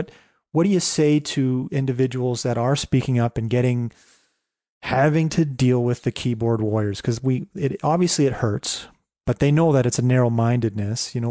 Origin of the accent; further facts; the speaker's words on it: Canada; I'm a Canadian, so, you know, hockey is in my blood. I probably learned to skate before I could walk.